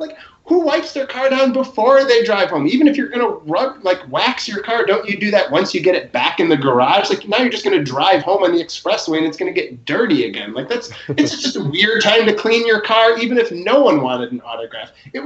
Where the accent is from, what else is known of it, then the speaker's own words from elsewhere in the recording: Chicago, Illinois, United States; So this was the summer after my freshman year of high school. And I grew up in Chicago, and a couple friends and I had been at a White Sox-Angels game.